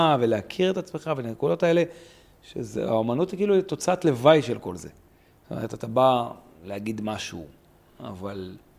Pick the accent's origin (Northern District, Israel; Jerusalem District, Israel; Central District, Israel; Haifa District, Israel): Northern District, Israel; Ma'alot; גדלתי במעלות, שמעתי מיליון פעמים, אין ספור פעמים